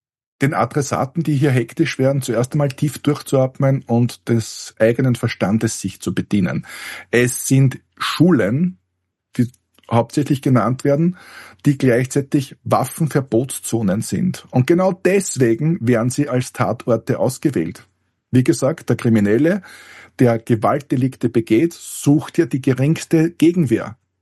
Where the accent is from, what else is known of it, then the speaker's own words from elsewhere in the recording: Austria; Aber das Grundproblem der Politik bei uns in Österreich ist ja